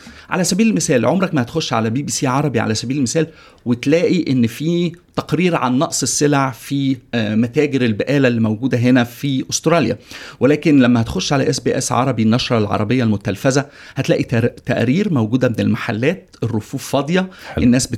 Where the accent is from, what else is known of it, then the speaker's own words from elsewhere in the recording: Egypt; moved away as an adult; also born or lived in New York, United States; أنا صحفي مصري، اتولدت وعشت ما بين أكتر من بلد، واشتغلت في مجال الإعلام خلال 16 سنة اللي فاتوا. ابتديت في مجال الإعلام كصحفي في مصر، وبعد كده اتنقلت لنيويورك